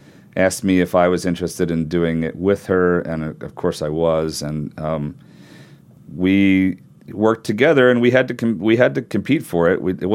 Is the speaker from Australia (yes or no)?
no; England, United Kingdom; now in United States; I grew up in England for the most part